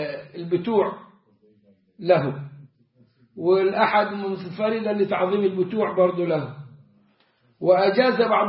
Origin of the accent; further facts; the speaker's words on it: Egypt; على طريقتنا كمصريين